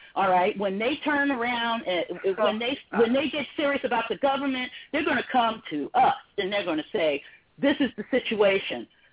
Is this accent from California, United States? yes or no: yes; California, United States; And I'm from California.